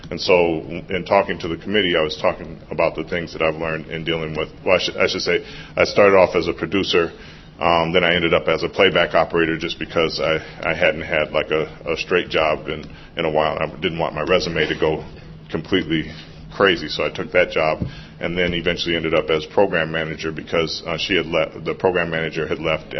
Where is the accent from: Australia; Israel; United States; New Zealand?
United States; California; And I was raised in California during the what was called the Black Arts Movement